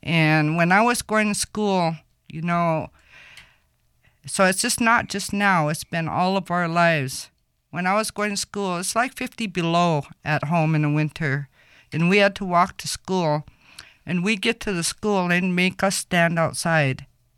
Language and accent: English; Montana, United States; because I'm from Montana, one of the first oil rigs was in 1954, around there. I was like 3 or 4 years old.